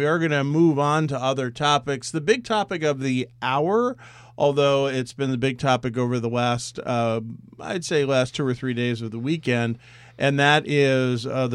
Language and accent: English; Washington, District of Columbia, United States; born there; I spent many years in Washington. I was born in Washington, D.C. I love that city very much.